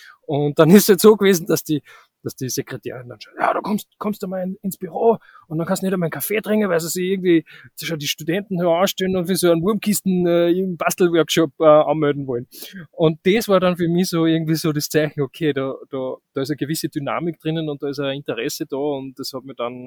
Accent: Upper Austria, Austria; Also es beginnt eigentlich, dass ich am Land aufgewachsen bin in Oberösterreich, und ich bin dann nach Wien gegangen

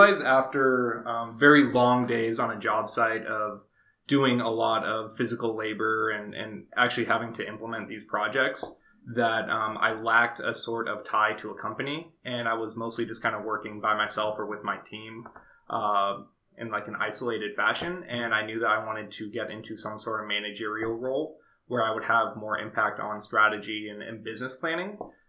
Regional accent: California, United States; I'm from Southern California, as many of you know.

